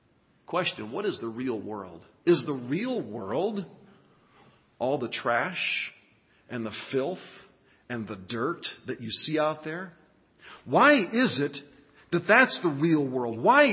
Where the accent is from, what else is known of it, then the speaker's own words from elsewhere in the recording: Hutchinson, Kansas, United States; I grew up near Hutchinson, Kansas. There's a little town called Yoder, Kansas.